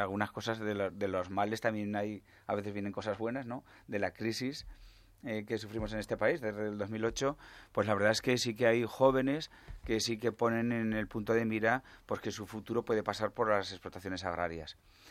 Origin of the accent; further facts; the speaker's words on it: Huesca, Aragon, Spain; que los que somos de Huesca conocemos muy bien